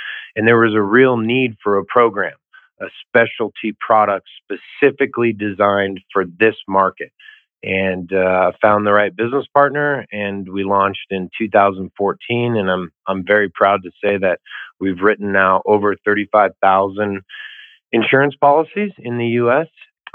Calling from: Bozeman, Montana, United States; And I'm coming from the great state of Montana, Bozeman, Montana.

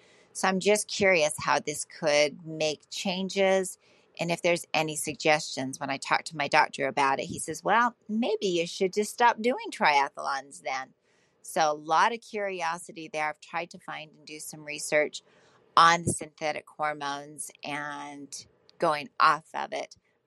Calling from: Salt Lake City, Utah, United States; I'm from Salt Lake City, Utah.

